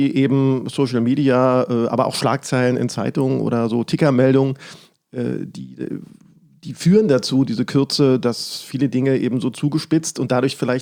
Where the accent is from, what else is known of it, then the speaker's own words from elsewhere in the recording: Berlin, Germany; ich bin in Marzahn aufgewachsen